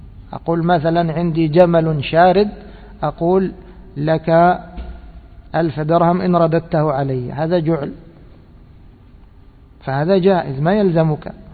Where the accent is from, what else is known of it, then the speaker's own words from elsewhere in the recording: Egypt; يعني هذا معروف عندنا في مصر، دوما بتجد الترنشات يعني تابعة للبيت